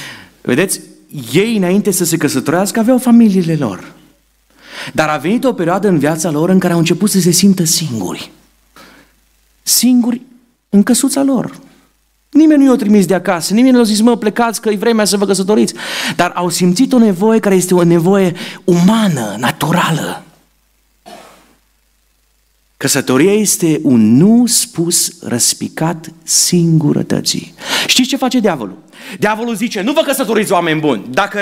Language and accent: Romanian; Cluj-Napoca, Cluj County, Romania; După ce aflau că suntem din Cluj-Napoca